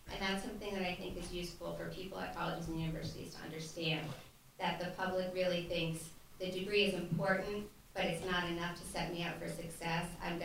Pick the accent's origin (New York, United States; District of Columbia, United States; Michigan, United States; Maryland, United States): District of Columbia, United States; Washington; So since I'm from Washington, D.C., I'm unfortunately going to have to talk a little bit about partisanship.